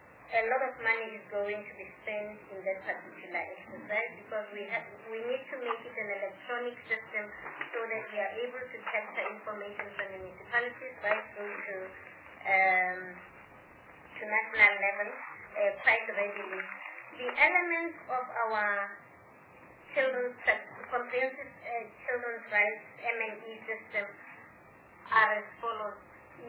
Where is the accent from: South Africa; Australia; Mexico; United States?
South Africa; as a South African, what rights are related to national symbols for children and what are our responsibilities in that.